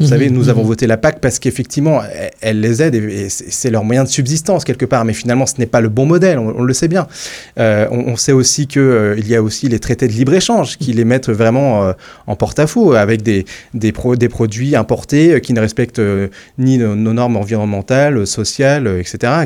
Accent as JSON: {"language": "French", "country": "France", "said": "Enfin, nous sommes français, en fait."}